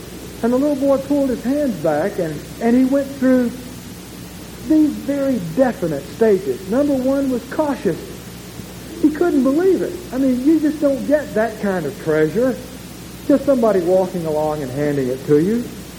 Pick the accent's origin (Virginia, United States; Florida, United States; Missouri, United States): Florida, United States; Avon Park; This little kid was walking down the sidewalk in my hometown, Avon Park, and a man came along carrying the cutest little fluffy white dog